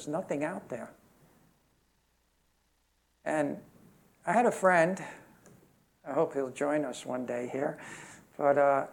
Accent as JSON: {"language": "English", "town": "Brooklyn", "region": "New York", "country": "United States", "said": "let alone I was from Brooklyn. I made up my own language, you know."}